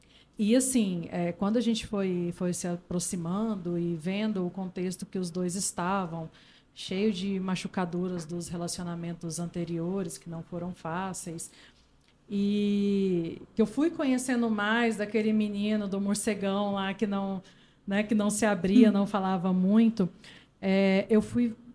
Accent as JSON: {"language": "Portuguese", "region": "Goiás", "country": "Brazil", "said": "minha família, eu sou goiana. Todo final de semana a gente ia pra fazenda."}